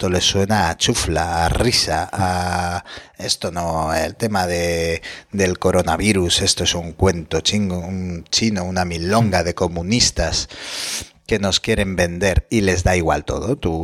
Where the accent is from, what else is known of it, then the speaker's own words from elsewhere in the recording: Spain; Y como somos españoles, el miércoles ya se nos ha olvidado.